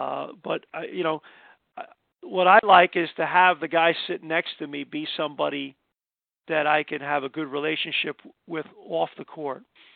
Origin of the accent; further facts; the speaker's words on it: Brooklyn, New York, United States; because I'm from Brooklyn and Nathan's.